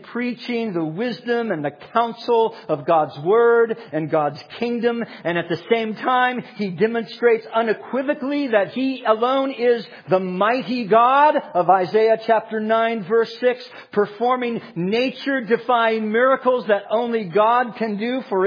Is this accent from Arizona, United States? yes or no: no; Minnesota, United States; No, I'm from Minnesota.